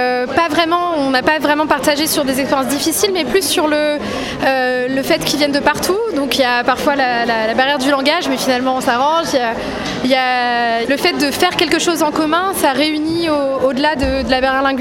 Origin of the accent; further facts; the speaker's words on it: Paris, Île-de-France, France; puisqu'on vient de Paris